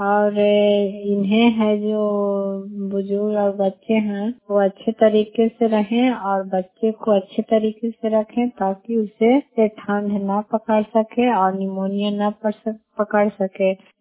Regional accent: Badiha, Bihar, India; मैं बडीहा गांव से हूँ, भुट्टाखा पंचायत से, नरनासा प्रखंड से, नालंदा जिले से।

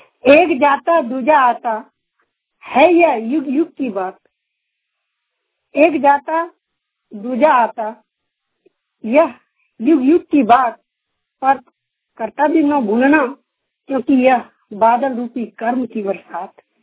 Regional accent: Jharkhand, India; मेरा गांव मती कुमार पड़ता है, वस्त गमरियाहाट, थाना रामगढ़, जिला दुमका, स्टेट झारखंड।

